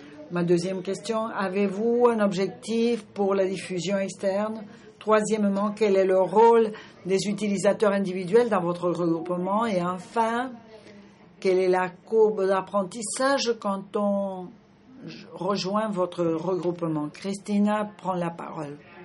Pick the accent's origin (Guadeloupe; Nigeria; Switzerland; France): Nigeria; je viens du Nigeria.